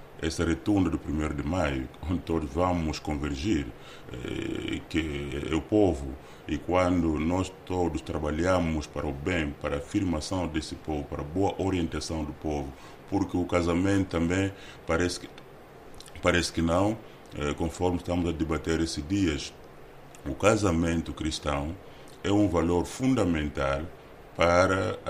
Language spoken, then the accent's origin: Portuguese; Angola; nós como angolanos, nós que constituímos esse governo.